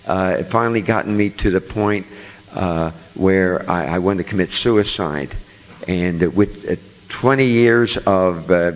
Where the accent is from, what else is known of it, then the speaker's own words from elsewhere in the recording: Daytona Beach, Florida, United States; I'm from Daytona Beach, Florida. And I have a sober date in spite of living in Daytona Beach, Florida.